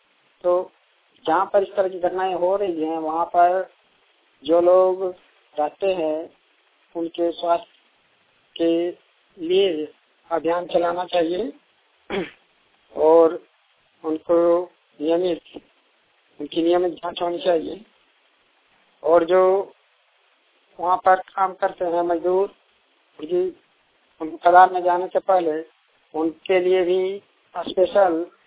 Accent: Damanpur, Jharkhand, India; मैं दमनपुर का रहने वाला हूँ, दमनपुर राज्य में जो धनबाद जिला के अंतर्गत पड़ता है।

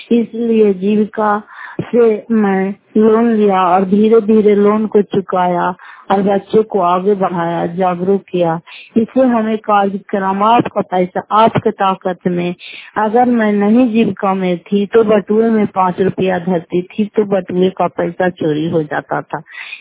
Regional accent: Fatehpur, Bihar, India; घर फतेहपुर, पंचायत मकरौता, जिला नालंदा, किराया 50 ब्लॉक की निवासी हूँ।

